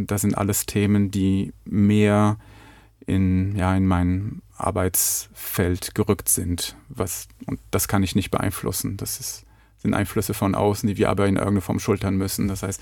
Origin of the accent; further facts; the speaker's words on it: Paris, Île-de-France, France; Ich bin in Paris aufgewachsen